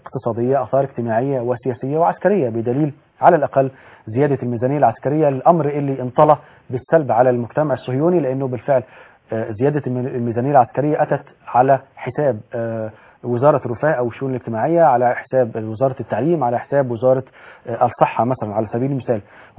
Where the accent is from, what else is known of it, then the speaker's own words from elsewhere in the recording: Egypt; تيقنا كمصريين وكعرب وكإسلاميين